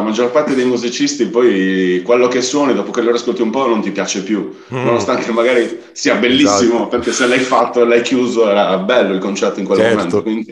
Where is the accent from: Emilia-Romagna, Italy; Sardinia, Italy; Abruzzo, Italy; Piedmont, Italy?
Sardinia, Italy; Avevo anche paura di tornare, anche se mi mancava tantissimo la mia terra, come tutti i sardi.